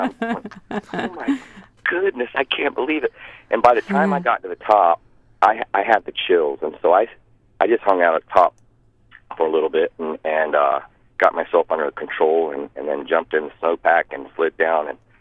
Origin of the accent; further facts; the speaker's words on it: Florida, United States; now in Alaska, United States; I was raised in Florida, and my background is surfing.